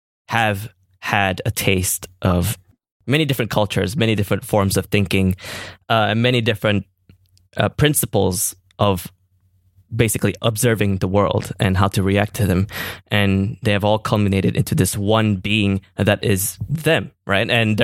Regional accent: Malaysia; we were both not from Holland, we're not Dutch, right? Mm. You're Greek, I'm Malaysian, and we have lived in multiple cultures throughout our lives.

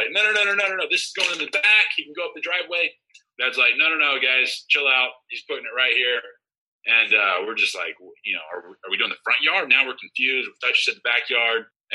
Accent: Texas, United States; We grew up in the Texas Panhandle, so it actually snows there, unlike in Katy, Texas.

